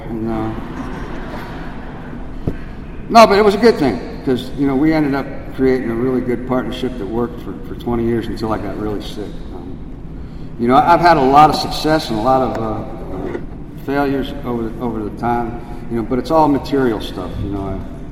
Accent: Chevy Chase, Maryland, United States; I grew up in Chevy Chase, where most people have more sense than money.

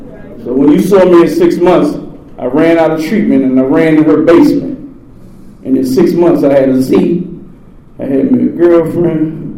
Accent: Washington, District of Columbia, United States; See, I come from Southeast Washington, D.C., right? And over Southeast, they don't play fair, right?

